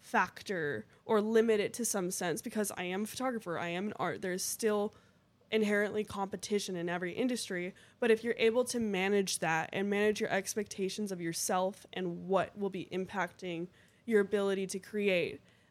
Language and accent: English; Germany; English is a second language; So I'm from Germany.